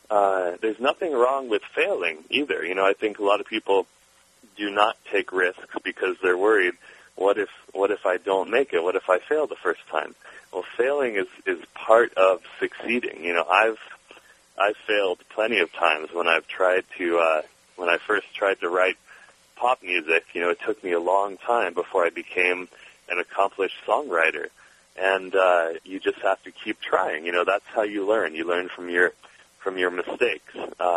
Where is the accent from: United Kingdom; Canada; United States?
United States; Redondo Beach, California; I grew up in Redondo Beach, California, and long before I ever skied, my mom would take us to the beach.